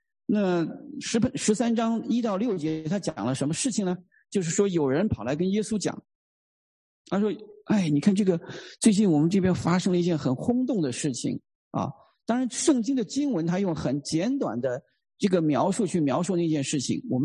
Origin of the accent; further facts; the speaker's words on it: Shaanxi, China; 我是陕西人，然后我父母亲又住在那个附近